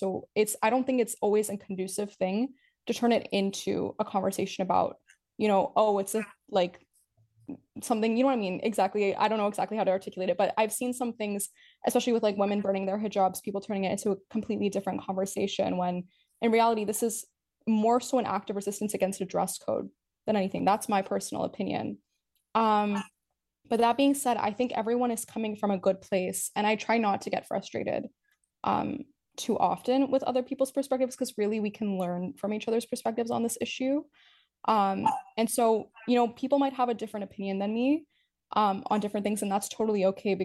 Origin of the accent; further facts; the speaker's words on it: Canada; I only really know what I grew up with in Canada